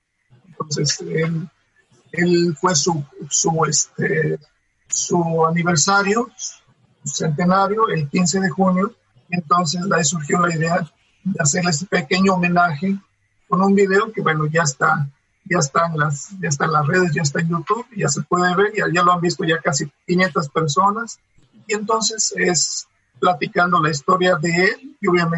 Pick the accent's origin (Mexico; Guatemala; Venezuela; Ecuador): Mexico; also born or lived in Oaxaca / León / Querétaro / Mexico City; Yo viví en mi niñez en la provincia, en Oaxaca, en León y en Querétaro, y regresamos a vivir a la Ciudad de México en 1982 a la casa de mi abuelo.